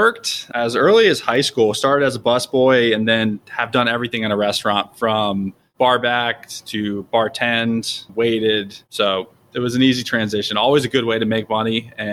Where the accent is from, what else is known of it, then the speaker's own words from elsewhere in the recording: Rockville, Maryland, United States; So I grew up in Rockville, Maryland. So always in the DMV, went to Rockville High School.